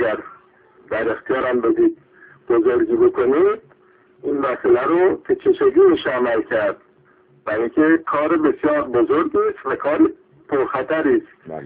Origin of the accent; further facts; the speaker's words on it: Iran; برای وطنمون ایران روزهای خوب و بی خطری آرزو میکنم